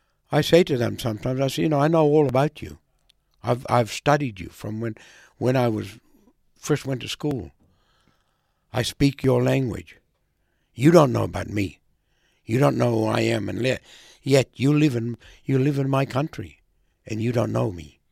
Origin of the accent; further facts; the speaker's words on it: Raukkan, South Australia, Australia; born there; I'm a Ngarangiri Kaurna man. I was born on Rauken.